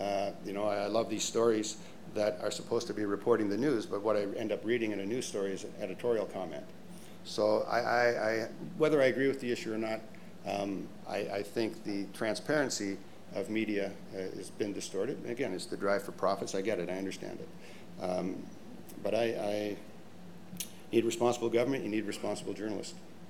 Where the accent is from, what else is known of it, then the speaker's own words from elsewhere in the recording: Canada; as a Canadian